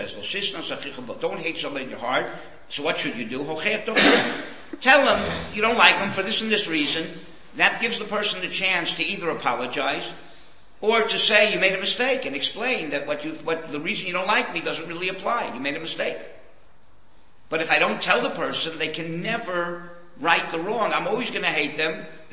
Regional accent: Miami, Florida, United States; That's so I come from a small town. I grew up in Miami, but at that time it was not, you know, big place.

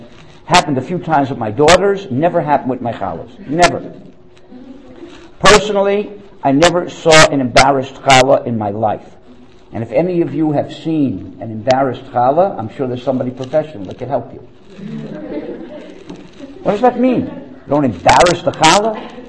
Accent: Miami, Florida, United States; I grew up in Miami. I went to the Hebrew Academy of Greater Miami

